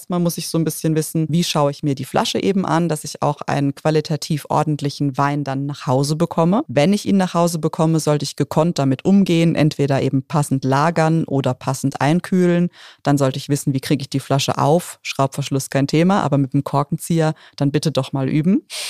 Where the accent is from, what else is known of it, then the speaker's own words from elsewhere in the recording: Bad Dürkheim, Rhineland-Palatinate, Germany; weil ich komme ja aus Dürkheim, ja, Wurstmarkt